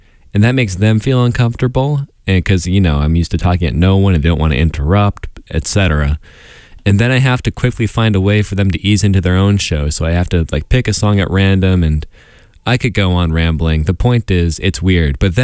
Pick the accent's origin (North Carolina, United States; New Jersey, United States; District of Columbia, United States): District of Columbia, United States; Washington; because I'm from Washington, D.C., I'm from D.C.